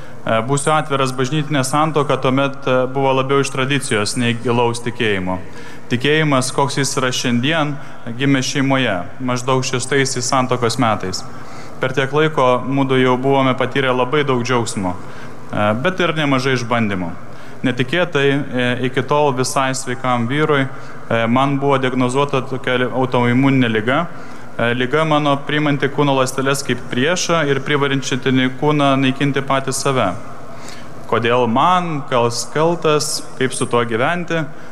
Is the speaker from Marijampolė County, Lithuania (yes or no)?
no; Vilnius, Vilnius County, Lithuania; gyvenu ir gimiau Vilniuje